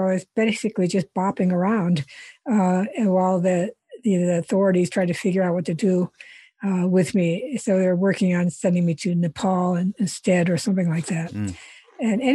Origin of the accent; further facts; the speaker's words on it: Iowa, United States; the shorter version of the story is I grew up in Iowa, and then after I went to college in Iowa